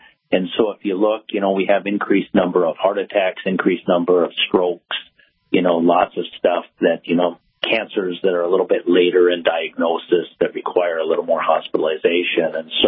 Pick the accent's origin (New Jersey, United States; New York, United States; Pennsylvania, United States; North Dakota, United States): North Dakota, United States; Lignite; I did grow up on that Canadian border up in northwest part of the state.